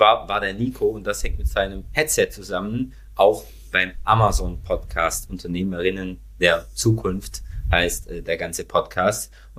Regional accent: Baden-Württemberg, Germany; accent: Swabian; Bei mir ist der Schwäbische drin, den hört immer mal wieder der ein oder andere User raus.

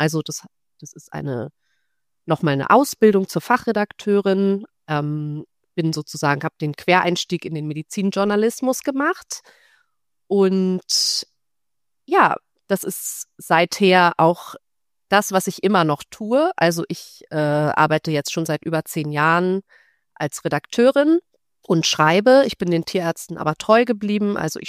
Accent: Berlin, Germany; also born or lived in Budapest; habe ich Tiermedizin studiert, erst in Budapest, bin dann nach Berlin reingewechselt. Berlin ist auch meine Heimatstadt, also bin dann sozusagen in der Heimat, habe ich fertig studiert

